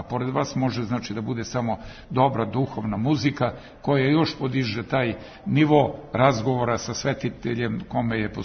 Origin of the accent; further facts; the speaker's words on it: Despotovac, Šumadija and Western Serbia, Serbia; Ja dolazim iz Resave, iz Despotovca, pored manastira Manasije, sam odrastao